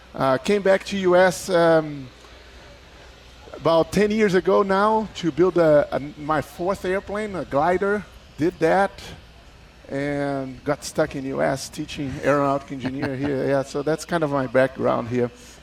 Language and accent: English; Brazil; English is a second language; Well, I'm originally from Brazil.